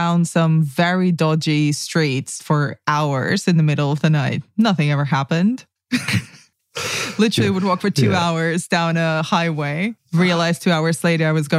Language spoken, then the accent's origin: English; Spain; So I grew up in Spain. And okay. I moved there when I was very, very small, and I started school there, and I didn't know the language.